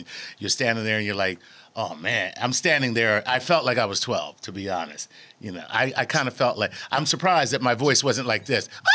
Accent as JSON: {"language": "English", "town": "Philadelphia", "region": "Pennsylvania", "country": "United States", "said": "ladies and gentlemen, I'm from Philadelphia"}